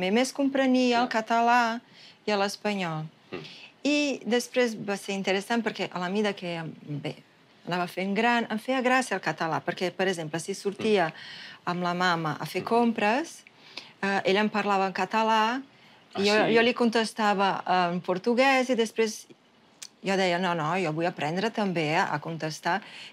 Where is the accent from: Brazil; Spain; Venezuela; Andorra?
Brazil; São Paulo; Jo sempre he viscut a São Paulo, jo sóc de São Paulo, he estudiat a São Paulo.